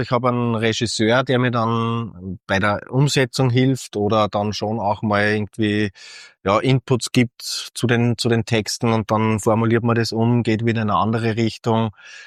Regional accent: Feldkirchen an der Donau, Bavaria, Germany; Ich bin in Feldkirchen an der Donau aufgewachsen. Da sind immer so Theaterstücke alle 2 Jahre aufgeführt worden.

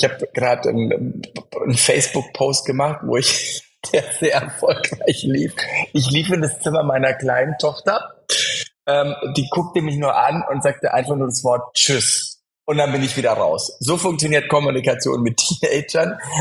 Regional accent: Bavaria, Germany; born there; now in Hamburg, Germany; Ich bin in Franken geboren, bin aber mit meiner Familie in Hamburg

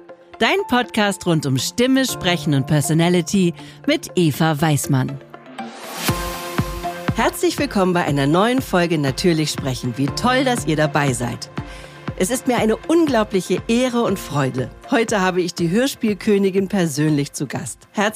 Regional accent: Lübeck, Schleswig-Holstein, Germany; Ich bin in Lübeck geboren und aufgewachsen.

